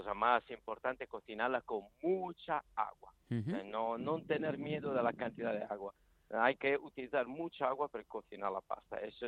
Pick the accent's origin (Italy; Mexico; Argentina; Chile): Italy; Southern Italy; hay una receta del sur de Italia, de donde soy yo